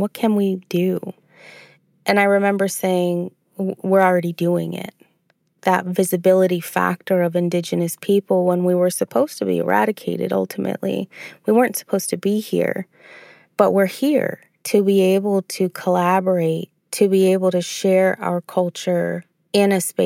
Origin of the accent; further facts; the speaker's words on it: Madocmigook, Maine, United States; I'm Passamaquoddy from Madocmigook.